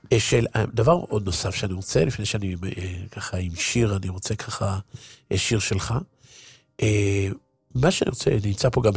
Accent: Haifa, Haifa District, Israel; אני חיפאי כמוהם

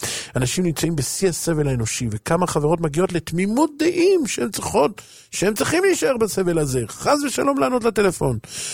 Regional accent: Bnei Brak, Tel Aviv District, Israel; אני בעצמי בני ברקי, אז מותר לי.

